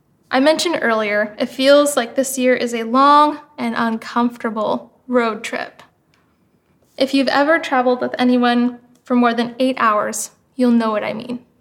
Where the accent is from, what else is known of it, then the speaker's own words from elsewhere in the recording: Kingston, Ontario, Canada; I grew up in Kingston, Ontario, which is conveniently close to the US border and within reach of some spectacular beaches